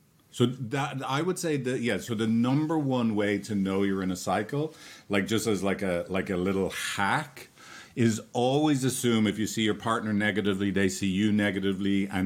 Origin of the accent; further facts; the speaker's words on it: Ireland; You haven't met a lot of Irish people.